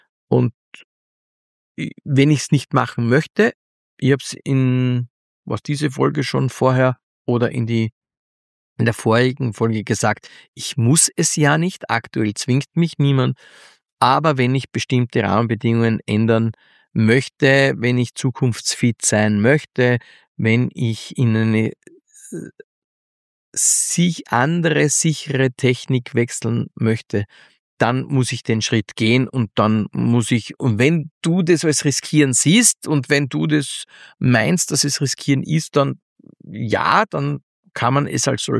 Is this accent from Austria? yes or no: yes; Austria; bei uns in Österreich